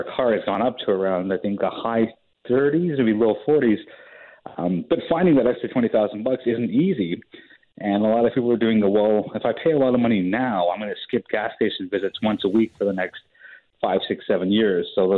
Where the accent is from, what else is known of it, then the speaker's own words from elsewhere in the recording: Canada; Look at us being Canadian and polite.